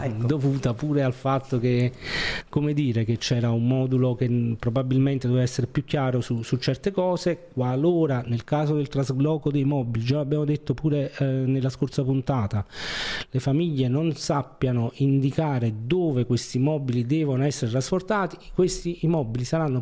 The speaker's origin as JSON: {"language": "Italian", "town": "Naples", "region": "Campania", "country": "Italy", "tie": "born there", "said": "io sono nato a Piscina, da poco distante da Scampia"}